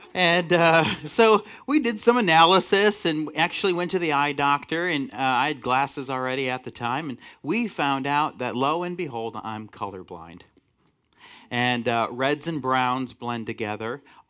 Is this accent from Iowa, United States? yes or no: yes; Iowa, United States; And so growing up in Iowa, as a lot of you know who are Iowans